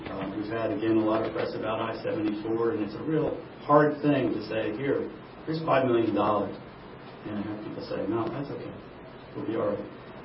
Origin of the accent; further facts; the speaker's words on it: East Coast, United States; I come from the East Coast again. I've seen congestion.